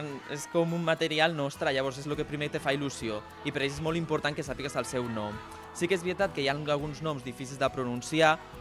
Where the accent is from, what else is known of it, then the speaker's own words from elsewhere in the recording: Tarragona, Catalonia, Spain; now in Barcelona, Spain; vinc de Tarragona, sóc d'aquest col·lectiu de funcionaris que els ha tocat a Barcelona